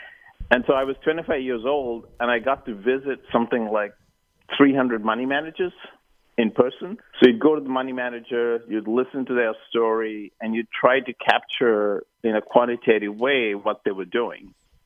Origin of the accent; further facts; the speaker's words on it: Sri Lanka; moved away as an adult; growing up in Sri Lanka, it was traditional for people to go to school or university in the UK.